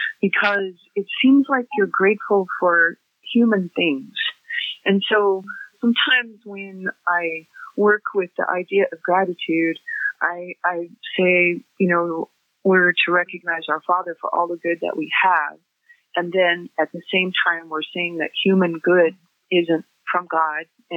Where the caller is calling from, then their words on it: Idaho, United States; I'm calling from Idaho.